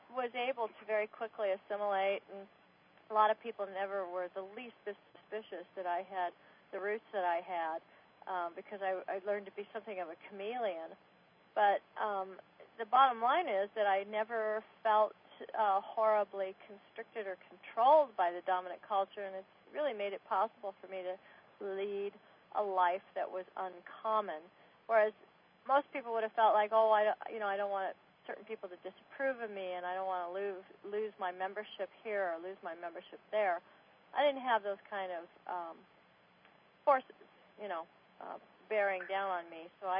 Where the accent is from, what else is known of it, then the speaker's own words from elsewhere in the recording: Oregon, United States; I grew up in the state of Oregon, and my parents were blue-collar.